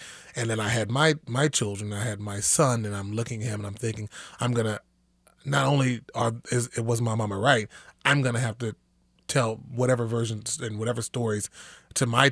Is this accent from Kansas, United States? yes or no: yes; Kansas City, Kansas, United States; I grew up in Kansas City, Kansas, Wyandotte County, around the Quindaro area